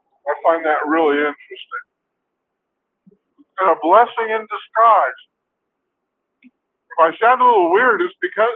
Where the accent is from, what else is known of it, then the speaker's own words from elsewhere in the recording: Garden Grove, California, United States; also born or lived in Los Angeles; And I say, you know, Los Angeles, California. Actually, the place I remember is Garden Grove, California, which is in Orange County.